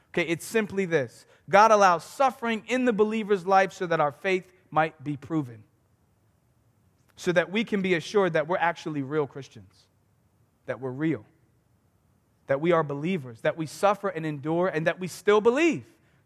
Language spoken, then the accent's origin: English; Philadelphia, Pennsylvania, United States; Like I'm from Philly. So I'm driving through.